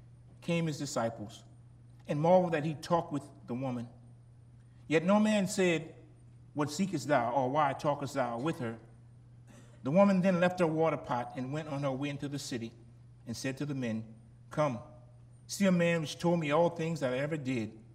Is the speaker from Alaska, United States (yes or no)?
no; Gramercy, Louisiana, United States; I grew up in Gramercy where they had a few wells there, and my mom used to have to go get her own water from the well, bring a bucket there, her and her sisters.